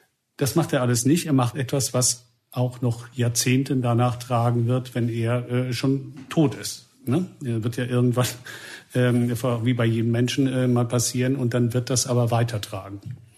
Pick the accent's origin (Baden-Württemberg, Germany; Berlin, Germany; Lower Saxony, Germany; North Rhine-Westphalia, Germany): Baden-Württemberg, Germany; Mannheim; 60 Kilometer entfernt in meiner Heimatstadt Mannheim